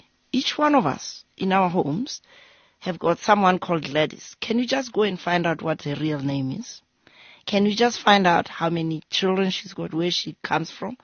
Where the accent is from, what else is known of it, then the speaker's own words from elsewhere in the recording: South Africa; And so we as South African citizens ought to ask ourselves the question, what is it that we need to be doing to put ourselves in a better position to make the kind of political choices that are going to help our country move forward?